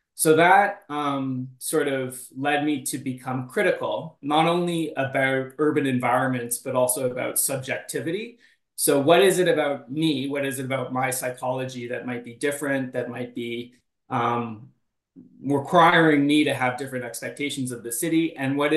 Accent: Calgary, Alberta, Canada; So I grew up in Calgary, Canada, which Alberta, it's in the province of Alberta, and we call Alberta the Texas of Canada. So when I was growing up, it was kind of a socially conservative place.

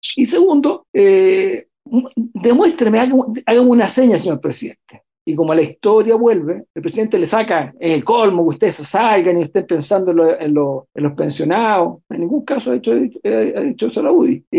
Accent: Chile; como chilenos

